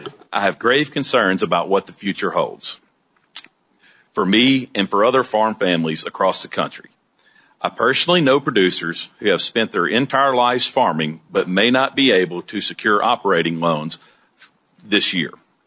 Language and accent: English; Marianna, Arkansas, United States; from Mariana, Arkansas. My wife, Kristen, and I farm 9,200 acres of cotton, corn, soybeans, and rice. I'm blessed to farm in the Arkansas Delta